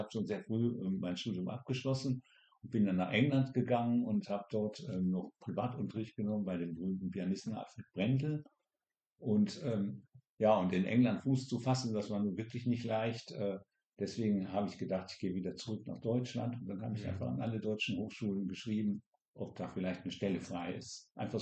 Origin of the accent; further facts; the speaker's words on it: Twann, Bern, Switzerland; ist man ja heimatberechtigt, da wo man herstammt und nicht da, wo man geboren ist. Und deswegen bin ich eigentlich kein Basler, sondern komme vom Bieler See, aus einem kleinen Weinbauerndorf, das heißt Zwann. Das ist neben Biel